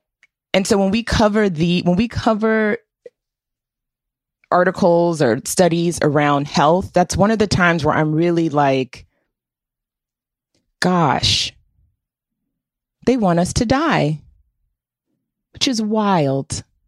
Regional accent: Washington, District of Columbia, United States; I grew up in Washington, D.C. I went to Black dentists. I saw Black my whole life.

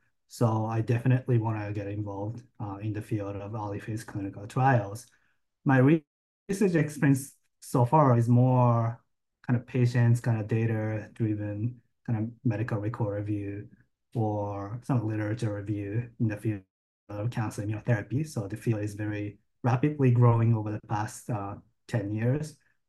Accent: Japan; moved away as an adult; now in United States; I grew up in Japan, went to medical school in Tokyo, Japan, and then finished kind of residency and oncology training in Japan before coming to the United States.

